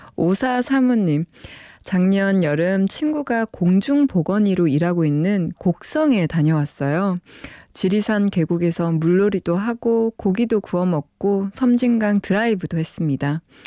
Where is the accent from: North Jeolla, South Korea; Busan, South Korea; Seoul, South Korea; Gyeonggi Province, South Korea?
Busan, South Korea; born there; 저도 부산 금정구에서 태어났거든요.